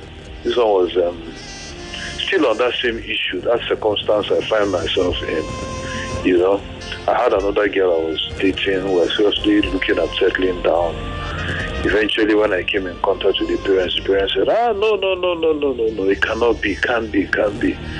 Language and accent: English; Anambra, Nigeria; I'm from Anambra State.